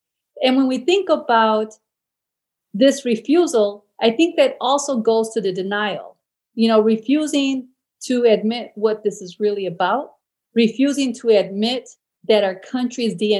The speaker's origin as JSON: {"language": "English", "country": "United States", "said": "Yes, as an American, I am deeply troubled by the events."}